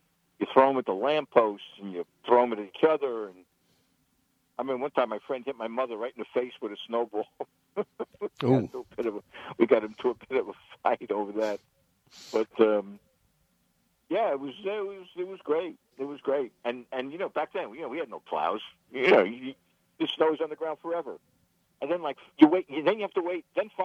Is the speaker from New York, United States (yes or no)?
yes; Brooklyn, New York, United States; the greatest day of a childhood, you know, growing up in Brooklyn.